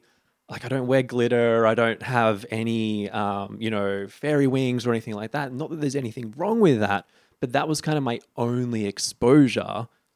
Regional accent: Sydney, New South Wales, Australia; Northern Beaches, Sydney.

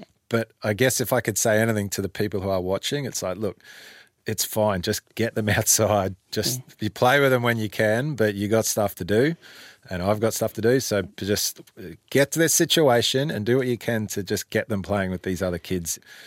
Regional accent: Cairns, Queensland, Australia; I grew up in Cairns and I grew up in creeks, you know, like they just were where we lived, yabbies and stuff.

